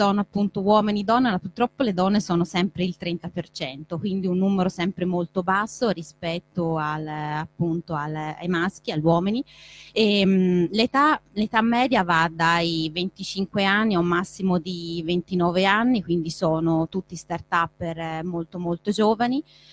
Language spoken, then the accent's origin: Italian; Florence, Tuscany, Italy; io sono fiorentina per cui ne sono orgogliosa